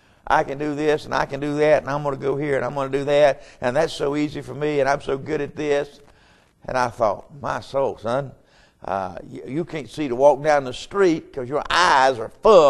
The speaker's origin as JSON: {"language": "English", "town": "Marion", "region": "North Carolina", "country": "United States", "said": "Now, you can talk about where you're from if you want to. I'm from Marion, North Carolina."}